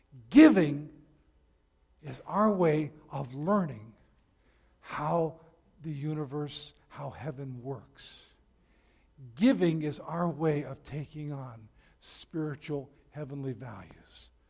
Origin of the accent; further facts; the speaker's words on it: New York, United States; I'm from New York, so I really can't say a whole lot.